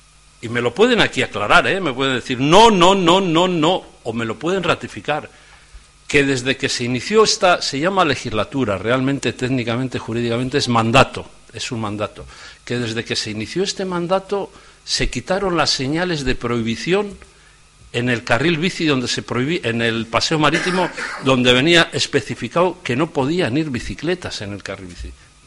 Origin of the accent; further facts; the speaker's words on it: Laredo, Cantabria, Spain; Oiga, que somos de Laredo